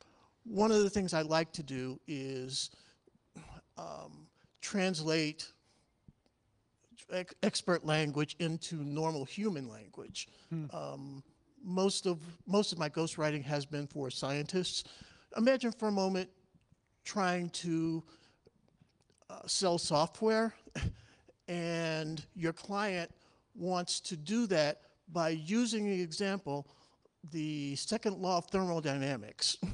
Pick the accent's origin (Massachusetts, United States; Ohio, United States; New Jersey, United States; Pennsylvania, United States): Ohio, United States; Cleveland; now in Portland, United States; I am originally from Cleveland, Ohio.